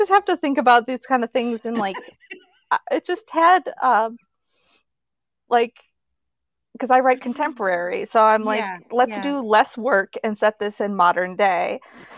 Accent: New York, United States; also born or lived in New Orleans; I'm from Western New York myself. I was born in New Orleans. I have friend family in New Orleans, so I'm very familiar with that area. But I grew up, my entire, like, all of my memories are from Western New York.

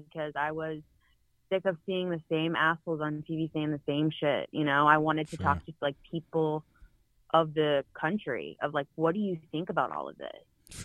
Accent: Charlotte, North Carolina, United States; I'm born and raised in Charlotte, but was away for a long time, and there was so much growth that had happened.

